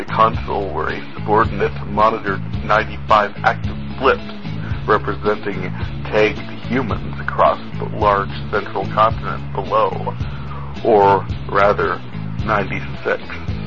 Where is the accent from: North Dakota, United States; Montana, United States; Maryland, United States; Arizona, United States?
North Dakota, United States; I am from North Dakota.